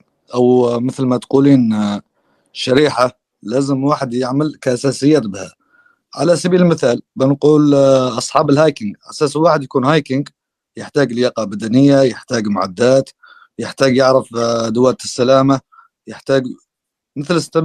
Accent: Dhofar, Oman; هاي مثلا عندنا في محافظه ظفار طبعا كلها جبالا

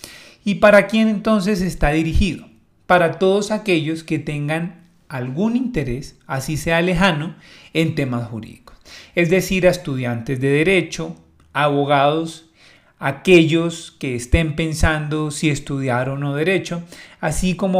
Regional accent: Bogotá, Colombia; born there; nací en Bogotá.

